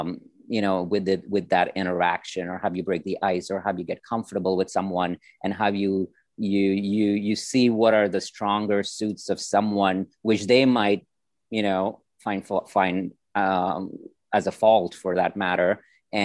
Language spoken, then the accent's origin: English; India; my background is obviously they see South Asian. I'm from India.